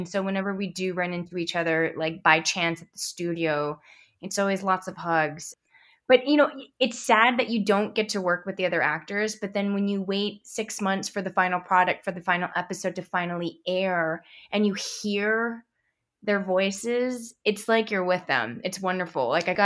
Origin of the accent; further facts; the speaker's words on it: San Francisco, California, United States; I grew up in San Francisco, so we'd always go to Big Sur or the Redwoods or Point Reyes.